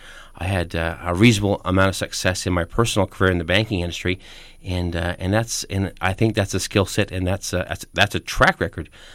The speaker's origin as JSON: {"language": "English", "town": "Wabush", "region": "Newfoundland and Labrador", "country": "Canada", "tie": "born or raised there", "said": "I'm running for the NDP in the federal riding of Labrador. I was born in Labrador City, and I grew up in Wawish. … from Sheshishi"}